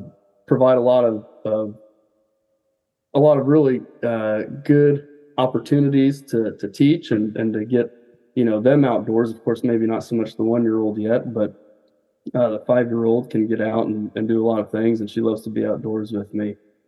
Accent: Kansas, United States; I'm originally from Kansas. I'm from between Hays and Great Bend originally. And, some people will call it Central Kansas. Some people call it Western Kansas.

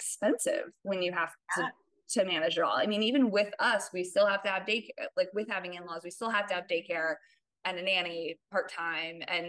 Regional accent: New Jersey, United States; also born or lived in Boston; now in East Bay, United States; I grew up in New Jersey, and my husband and I moved out here after living in Boston for a bit.

